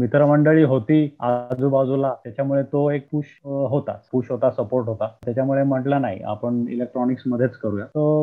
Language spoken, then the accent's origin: Marathi; Pimpri, Maharashtra, India; also born or lived in Pune; मी मूळ पुण्याचा आहे पण नंतर आम्ही बाबा जॉबसाठी वगैरे इथे पिंपरीला मूव्ह झालो. शाळा माझी पिंपरीमध्ये होती. मी टाटा मोटर्स विद्यानिकेतन स्कूल मध्ये माझं एज्युकेशन झालं कारण बाबा टेल्कोला कामाला होते. इथे 2003 मध्ये आलो.